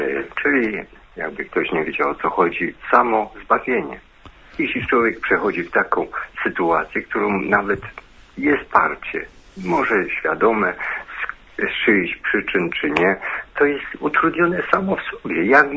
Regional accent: Silesian Voivodeship, Poland; Ja ze Śląska.

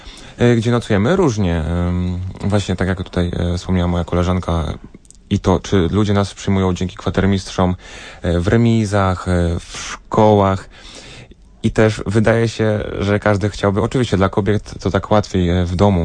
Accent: Starogard Gdański, Pomeranian Voivodeship, Poland; Ja jestem ze Starogardu Gdańskiego, należę do grupy kociewskiej

